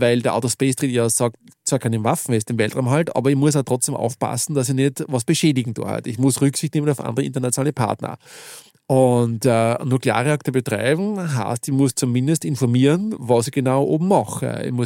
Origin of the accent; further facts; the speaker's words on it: Upper Austria, Austria; Ich darf sagen, ich bin Oberösterreicher.